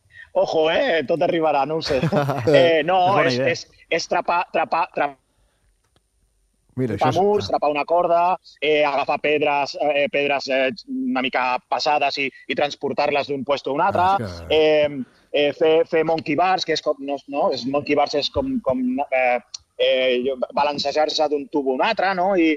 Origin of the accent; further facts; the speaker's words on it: Santa Susanna, Catalonia, Spain; Això és el que fem aquí a Santa Susana, al meu poble, al meu estimat poble